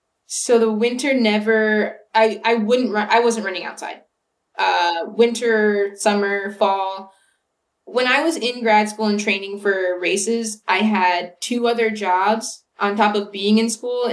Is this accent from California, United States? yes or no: yes; Ventura, California, United States; I'm from about an hour north of LA. I'm from Ventura. So it was like right in my backyard.